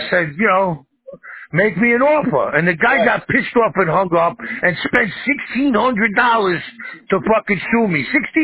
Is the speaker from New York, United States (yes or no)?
yes; New York, United States; But I'm a fucking Capricorn, and I'm from New York, and I'm a survivor.